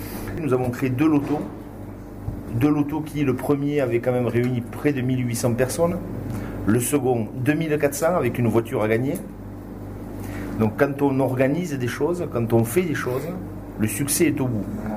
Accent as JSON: {"language": "French", "town": "Lourdes", "region": "Occitanie", "country": "France", "tie": "born there", "said": "Je suis né à Lourdes"}